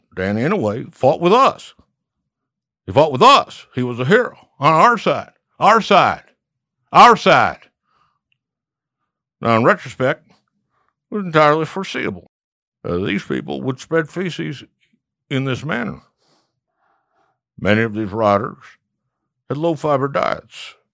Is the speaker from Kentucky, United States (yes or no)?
yes; Kentucky, United States; armed with everything from hockey sticks to flagpoles to Louisville Sluggers from my home state of Kentucky